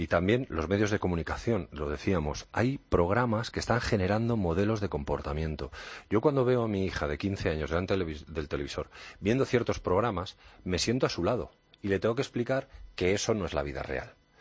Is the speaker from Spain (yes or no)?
yes; Ejea de los Caballeros, Aragon, Spain; born there; now in Barcelona, Spain; venimos de Barcelona. Vivimos en Barcelona. Yo nací en Madrid, en Ejea de los Caballeros, cerca de Zaragoza. Vivimos en Cataluña.